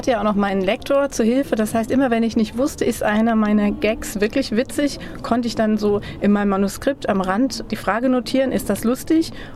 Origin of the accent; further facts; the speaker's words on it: Southern Germany, Germany; Ich komme aus Süddeutschland, es das heißt aber das Kiosk.